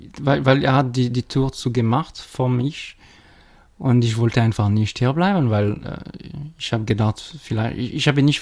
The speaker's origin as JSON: {"language": "German", "region": "Geneva", "country": "Switzerland", "tie": "born there", "second_language": "German", "lives_now": "Schaffhausen, Switzerland", "said": "wie gesagt. Ich lerne Deutsch. Ich bin in Schaffhausen seit 5 Jahren hergekommen."}